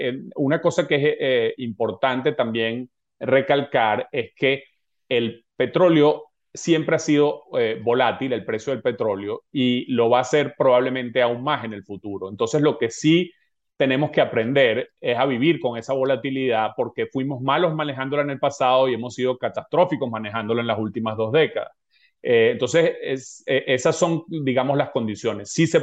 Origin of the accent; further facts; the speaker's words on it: Venezuela; somos mucho más venezolanos de los que éramos cuando éramos el principal exportador de petróleo del mundo